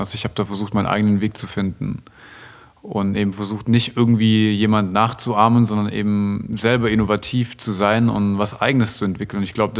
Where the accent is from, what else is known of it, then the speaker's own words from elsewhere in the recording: Stuttgart, Baden-Württemberg, Germany; Und gerade in Stuttgart, wo ich herkomme